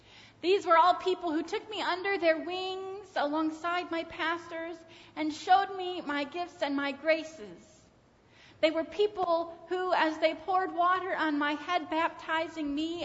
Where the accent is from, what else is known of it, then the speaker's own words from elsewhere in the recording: Kalamazoo, Michigan, United States; a church of just about 80 people called Millwood United Methodist in Kalamazoo, Michigan. This was the place where I was born and raised and nurtured in my faith.